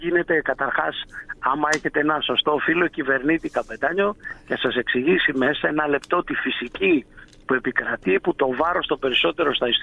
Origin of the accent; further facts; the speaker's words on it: Axos, Crete, Greece; εγώ η καταγωγή μου είναι από την Άξο